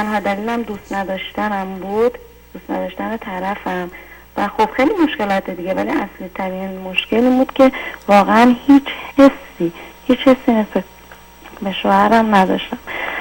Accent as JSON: {"language": "Persian", "region": "Khuzestan", "country": "Iran", "said": "من خب خوزستانی هستم، توی شهر کوچیک خوزستان واسه دخترها رو خیلی زود شوهر بدم"}